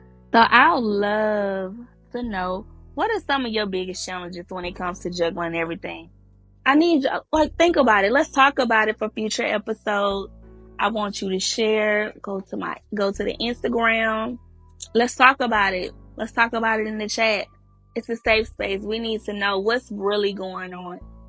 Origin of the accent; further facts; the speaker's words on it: Atlanta, Georgia, United States; I grew up here in Atlanta, and becoming a mom has just changed my life in many ways